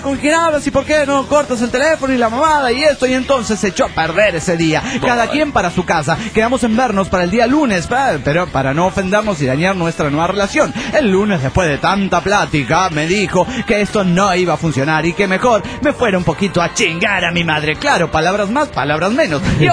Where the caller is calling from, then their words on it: Mexico City, Mexico; del DF mexicano.